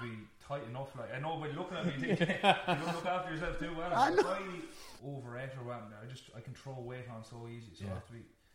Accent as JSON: {"language": "English", "region": "Leinster", "country": "Ireland", "tie": "born or raised there", "said": "I suppose, look, growing up in Wexford's. Every parish is J Club, really, and we were in this shooken up position where we only had six boys in our primary school class"}